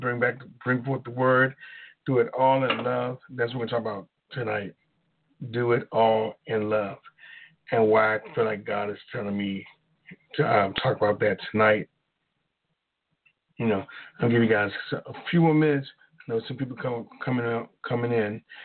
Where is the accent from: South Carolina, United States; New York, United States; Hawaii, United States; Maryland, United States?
Maryland, United States; Baltimore; I'm from Baltimore.